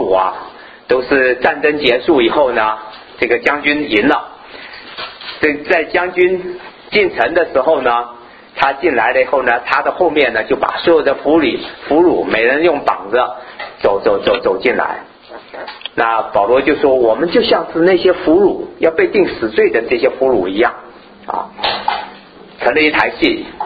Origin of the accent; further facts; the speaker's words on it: Taiwan; 这可能是咱们这个我们从台湾来的，在我们这个年代人听过